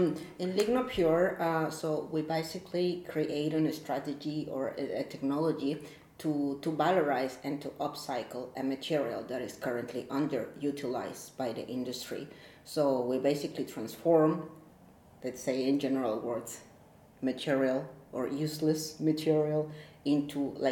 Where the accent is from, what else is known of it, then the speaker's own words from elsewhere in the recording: Mexico; moved away as an adult; now in Germany; first of all, and I'm from Mexico. I was working in Mexico before coming to Germany for a pharmaceutical company.